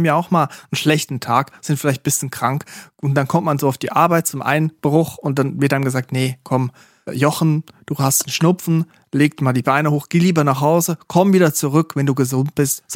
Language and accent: German; Switzerland; da in der Region, wo ich herkomme, an der A1 in der Schweiz, wo jedes Dorf auch gleich ist